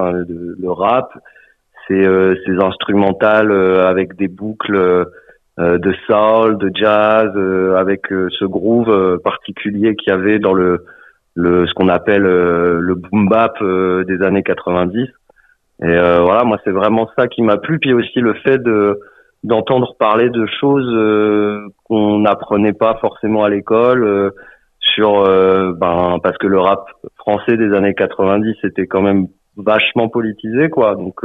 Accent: Hauts-de-France, France; Je suis originaire de la Somme.

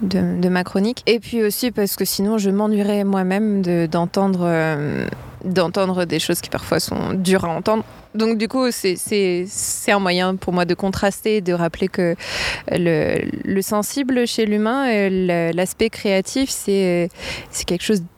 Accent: Paris, Île-de-France, France; Bon, je suis parisienne

